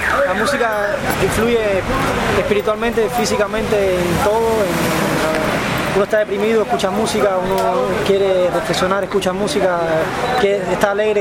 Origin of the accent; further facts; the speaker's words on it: Las Tunas, Cuba; yo soy de cubano, de una provincia que se llama Las Tunas, de Cuba. Nací ahí y tengo actualmente 26 años.